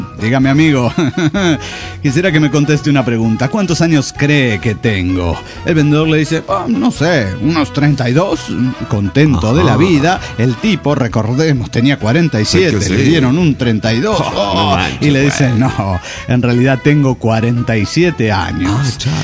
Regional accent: Mexico City, Mexico; del Distrito Federal Mexicano.

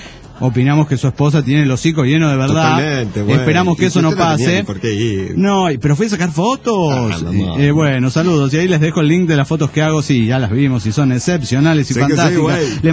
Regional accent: Zapopan, Jalisco, Mexico; de Zapopan.

